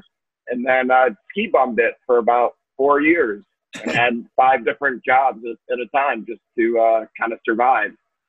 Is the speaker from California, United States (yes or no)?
no; Birmingham, Michigan, United States; now in Denver, United States; I grew up right in the suburbs of Detroit in a town called Birmingham, and yeah, I was there, and I went to college there at the University of Michigan